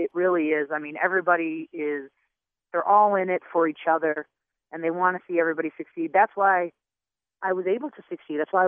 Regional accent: Utica, Michigan, United States; I'm originally from Utica, Michigan, which is right next door to Rochester. I'm from the east side.

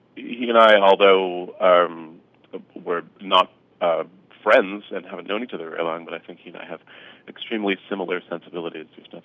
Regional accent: San Francisco, California, United States; So I went to WonderCon in my hometown of San Francisco

